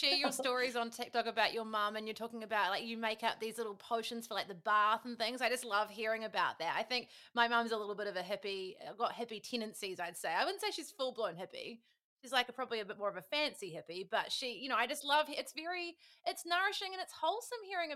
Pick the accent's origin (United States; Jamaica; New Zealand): New Zealand; as Kiwis, again, you know how you say Americans and people in California love hearing about New Zealand.